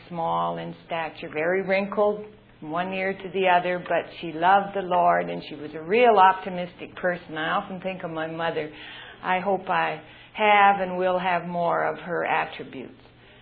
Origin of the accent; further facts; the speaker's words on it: Moose Jaw, Saskatchewan, Canada; I'm a Canadian, and I grew up in Saskatchewan in a city called Moose Jaw, Saskatchewan. And don't you ask me if that's on the map. It is on the map. It's a small city, and it's north of the Dakotas.